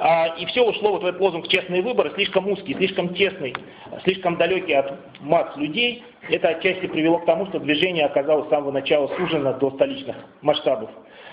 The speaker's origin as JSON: {"language": "Russian", "region": "Moscow", "country": "Russia", "said": "я из Москвы"}